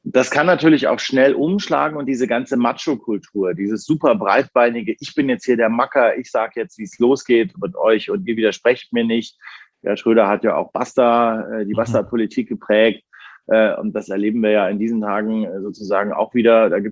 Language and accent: German; Bavaria, Germany; also born or lived in Berlin; Ich bin aber schon seit quasi frühester Kindheit im Bayerischen Wald in der Oberpfalz aufgewachsen.